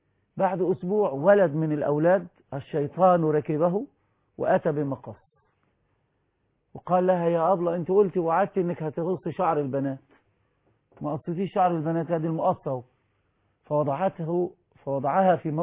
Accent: Egypt; للمسؤولين عندنا في مصر

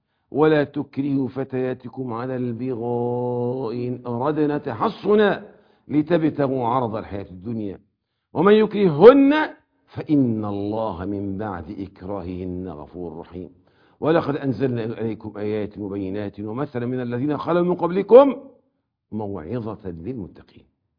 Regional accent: Cairo, Cairo Governorate, Egypt; قديما وكان عندنا في القاهرة هنا

